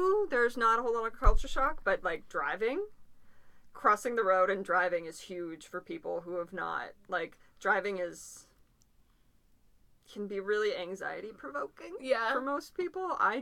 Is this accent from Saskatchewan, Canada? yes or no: no; Alberta, Canada; I grew up in Alberta where there's just Tim Hortons everywhere.